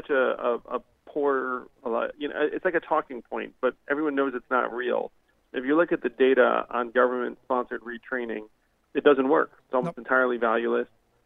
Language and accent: English; United States; but I'm an American. I'm a patriot. My children are Americans.